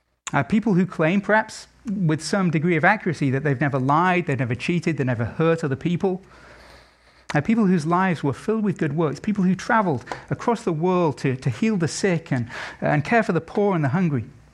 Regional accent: England, United Kingdom; I can say this as an Englishman

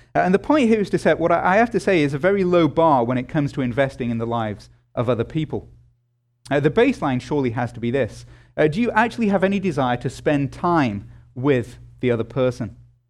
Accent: England, United Kingdom; That language makes me, as an Englishman, feel uncomfortable, I have to say.

